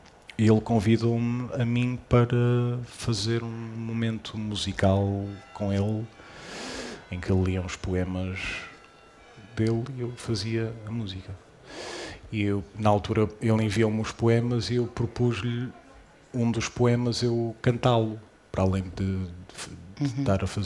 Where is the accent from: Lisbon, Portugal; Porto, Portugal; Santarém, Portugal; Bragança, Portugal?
Porto, Portugal; Vila do Conde; Eu sou de Vila do Conde.